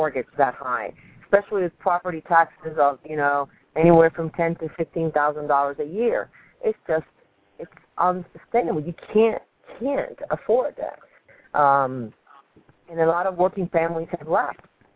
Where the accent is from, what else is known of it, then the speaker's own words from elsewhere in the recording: Baton Rouge, Louisiana, United States; also born or lived in Havana, Cuba; now in Miami, United States; I was born in Havana, Cuba. I grew up in Baton Rouge, Louisiana, so I am a Southern girl every way. I moved to Miami with my daughter 22 years ago